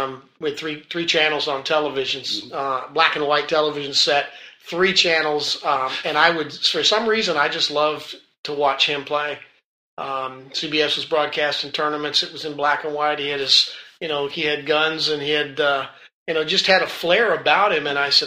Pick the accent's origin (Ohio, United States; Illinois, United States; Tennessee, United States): Tennessee, United States; Memphis; I was an athlete in college at Rhodes College, a private university in Memphis, Tennessee, my hometown.